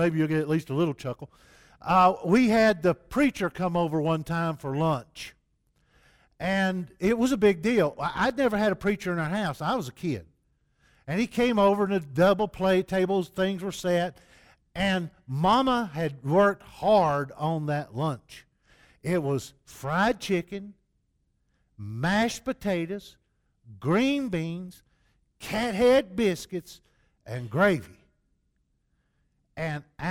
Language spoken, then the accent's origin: English; Southeast, United States; And I remember growing up in the Southeast where that was still, 50 years ago now, that was the norm